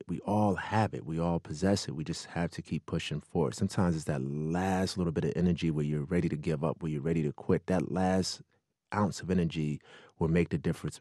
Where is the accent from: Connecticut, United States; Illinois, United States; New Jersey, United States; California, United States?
New Jersey, United States; Newark; Growing up in Newark, I was bombarded with people who carried guns, who sold drugs.